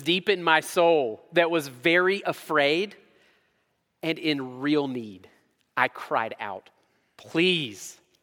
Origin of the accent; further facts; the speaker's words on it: Georgia, United States; I'm from Georgia. So when I took my driver's test, I didn't learn this.